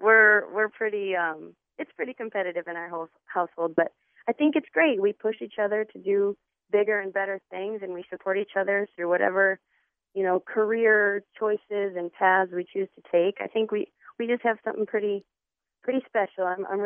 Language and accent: English; Lansing, Michigan, United States; There's a reason that I was born and raised in the Lansing area. I've lived here my whole life, and I haven't left.